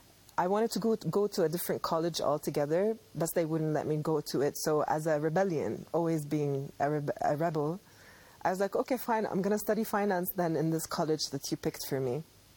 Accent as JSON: {"language": "English", "town": "Amman", "region": "Amman Governorate", "country": "Jordan", "tie": "born or raised there", "said": "And I grew up in Amman, and there was only one art school in the entire city."}